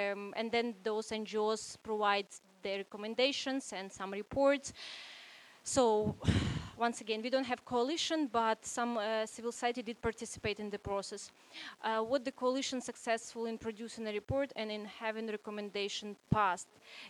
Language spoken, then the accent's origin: English; Ukraine; So yes, I'm from Ukraine